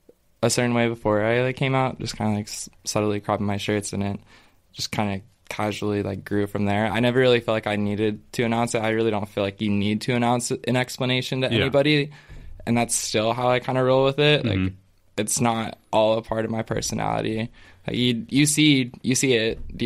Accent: Wyoming, United States; Yeah. I was born in Wyoming in like a pretty small town.

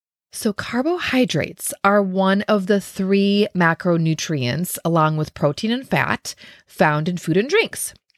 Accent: Minnesota, United States; I'm from Minnesota, so I say pop.

